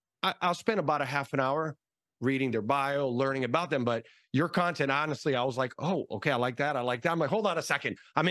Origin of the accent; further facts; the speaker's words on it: Brazil; English is a second language; they're going to see that first interview with Anita, which I'm also from Brazil.